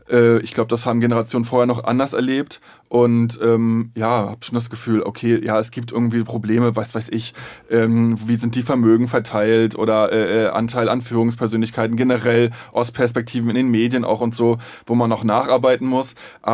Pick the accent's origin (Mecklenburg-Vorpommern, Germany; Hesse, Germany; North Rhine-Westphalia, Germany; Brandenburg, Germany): Mecklenburg-Vorpommern, Germany; Stralsund; also so ein Plattenbauviertel wie jetzt das, wo ich herkomme, Knieper West.